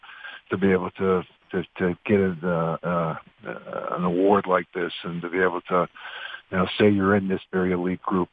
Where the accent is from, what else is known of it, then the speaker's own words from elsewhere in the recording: Crafton, Pennsylvania, United States; be able to come back to my hometown, for my parents to see their grandkids, to watch them grow up, and to that, for my kids to grow up in the same culture that I grew up in. And, you know, I grew up in Crafton